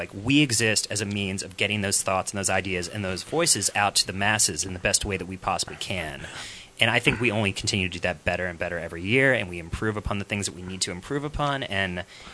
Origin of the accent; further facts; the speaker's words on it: Virginia, United States; now in Richmond, United States; I came here for VCU. I grew up in Northern Virginia, and then I moved here because I heard the music scene was incredible.